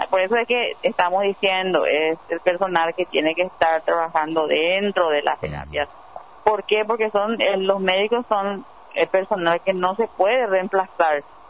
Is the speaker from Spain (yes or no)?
no; Paraguay; Yo creo que somos especiales los paraguayos.